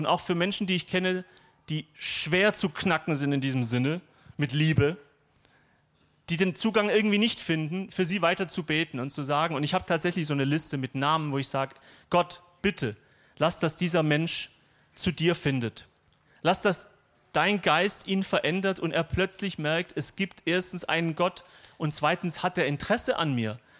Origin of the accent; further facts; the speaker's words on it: Gaildorf, Baden-Württemberg, Germany; bei uns, wo ich herkomme, in Galdorf, in Schwäbisch Hall